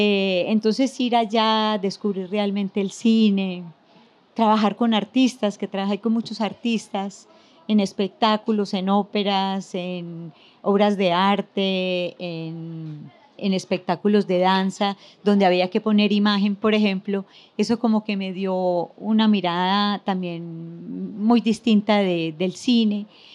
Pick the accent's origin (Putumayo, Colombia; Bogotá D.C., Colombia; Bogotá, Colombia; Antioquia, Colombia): Antioquia, Colombia; yo soy paisa y vengo de una ciudad muy endogámica.